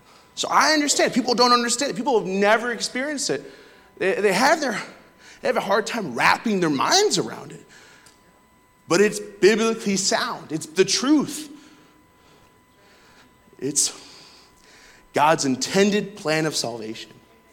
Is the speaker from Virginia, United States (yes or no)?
yes; Saltville, Virginia, United States; I connected with a cousin on Facebook, and we're from Saltville, Virginia.